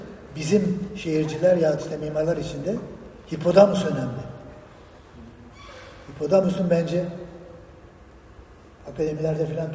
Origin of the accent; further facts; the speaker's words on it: Beyoğlu, Istanbul, Turkey; 1990'larda Galata'ya geldim ama yani Beyoğlu çocuğu olduğum için Beyoğlu'nda büyüdüm.